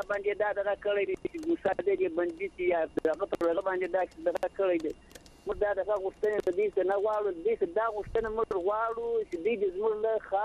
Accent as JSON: {"language": "Pashto", "region": "Zabul", "country": "Afghanistan", "said": "زه د زابل د ولایت ته غرد ولسوالۍ"}